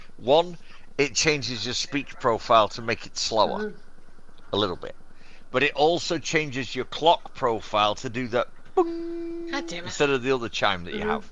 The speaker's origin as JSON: {"language": "English", "country": "United Kingdom", "said": "It's a UK thing. It's weird. We're odd. We're British."}